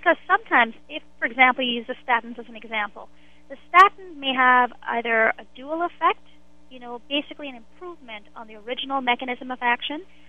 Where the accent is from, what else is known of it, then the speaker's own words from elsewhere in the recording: Trinidad & Tobago; You know, I'm from Trinidad. We had absolutely everything fresh. We picked our fruits from our backyard.